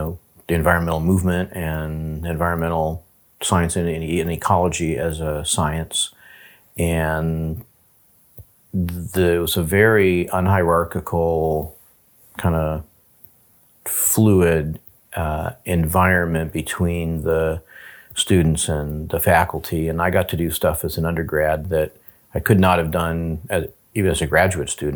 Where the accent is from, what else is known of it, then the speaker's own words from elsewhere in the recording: Berkeley, California, United States; born there; Both my parents were academics, and I was born in Berkeley, but lived all over the country. We moved like crazy, chasing tenure, I guess.